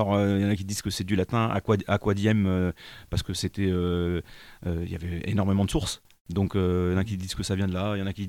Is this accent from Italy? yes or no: yes; Southern Italy, Italy; mes parents, ils viennent d'un petit village du sud de l'Italie, entre les Pouilles et la Campanie, entre Foggia et Avellino. Donc, c'est sur les Apennins, un petit village qui s'appelle Acadia.